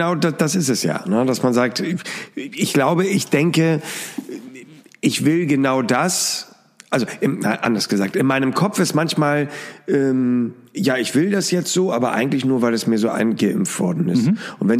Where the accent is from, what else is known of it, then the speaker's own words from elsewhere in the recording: Hamburg, Germany; Aber wir in Hamburg sagen immer Chance.